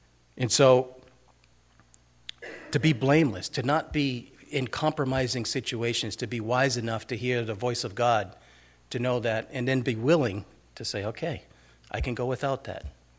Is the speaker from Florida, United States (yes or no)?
no; Fitchburg, Massachusetts, United States; when I grew up in Fitchburg, everybody went